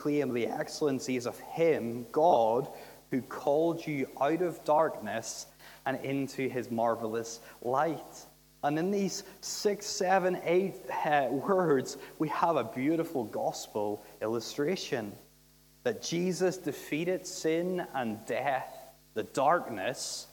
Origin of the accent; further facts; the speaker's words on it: Northern Ireland, United Kingdom; in my home country in Northern Ireland.